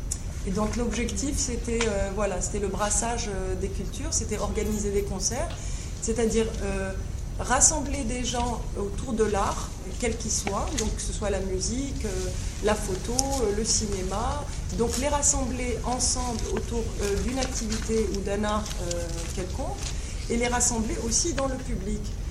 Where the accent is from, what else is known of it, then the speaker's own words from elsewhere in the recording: Algeria; moved away as an adult; now in France; je suis algérienne, je suis en France depuis 1994. Donc je suis partie avec une vague d'Algériens à ce moment-là, j'étais journaliste en Algérie